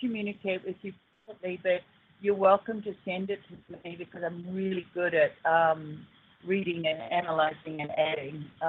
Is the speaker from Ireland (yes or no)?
no; New Zealand; born there; Well, I was born in New Zealand